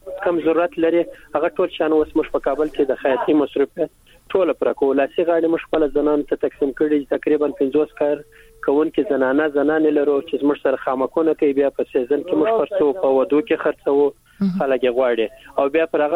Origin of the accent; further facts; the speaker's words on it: Kandahar, Afghanistan; now in Kabul, Afghanistan; زه خپل د کندهار یم او وس پیلن په کابل کې زموږ دکان او سنټر او د خیاطي مرکز دی